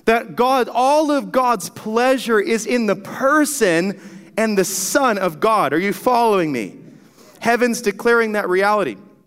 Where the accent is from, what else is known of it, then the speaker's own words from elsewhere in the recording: Seattle, Washington, United States; I'm from Seattle, so I can say that.